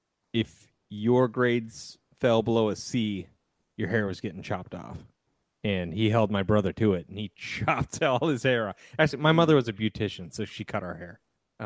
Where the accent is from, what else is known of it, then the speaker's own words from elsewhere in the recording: Iowa, United States; So growing up in Iowa, I would swim in lakes, ponds.